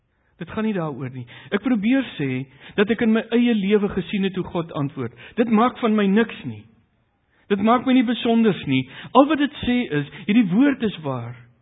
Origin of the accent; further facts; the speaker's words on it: Namibia; Ek is die Suidwester, dit geld selfs vir my ook.